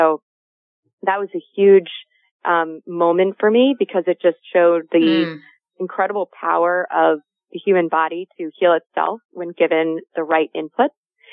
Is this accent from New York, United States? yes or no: yes; New York City, New York, United States; I grew up in New York City, but my family had a beach cottage in Lyme, Connecticut.